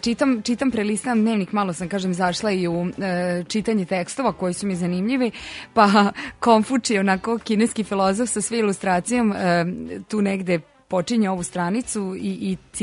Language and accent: Serbian; Bačka Palanka, Vojvodina, Serbia; born there; iz te zgrade u kojoj sam rođena, u Bačkoj Palanci.